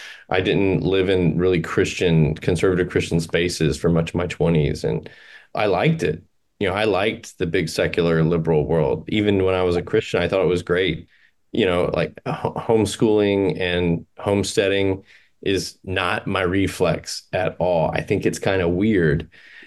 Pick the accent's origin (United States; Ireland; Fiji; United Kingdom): United States; Sun Belt; I grew up in the Sun Belt in the 90s and the aughts, and it was really cool.